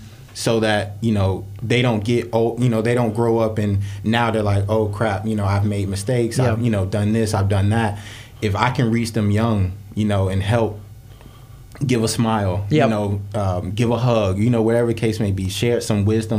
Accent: St. Petersburg, Florida, United States; I'm born and raised in St. Pete.

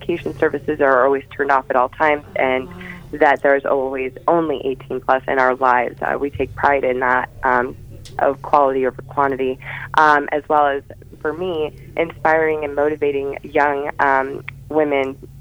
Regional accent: Phoenix, Arizona, United States; So I'm from Phoenix, Arizona.

